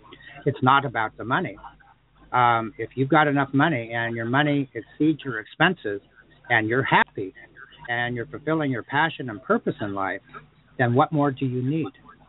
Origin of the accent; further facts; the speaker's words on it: California, United States; and I grew up in California, and I can tell you fame and fortune is not all it's cracked up to be